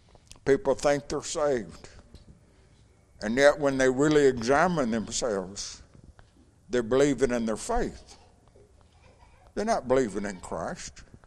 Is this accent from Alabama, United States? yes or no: yes; Huntsville, Alabama, United States; You know, I grew up over here in Huntsville, next to Maple Hill Cemetery.